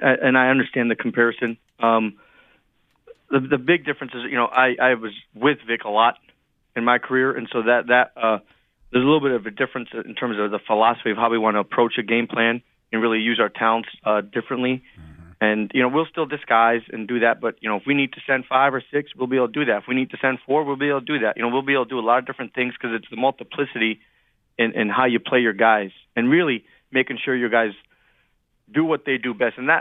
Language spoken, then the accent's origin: English; Northeast, United States; And so there was a lot of personal ties, and we're both from the Northeast.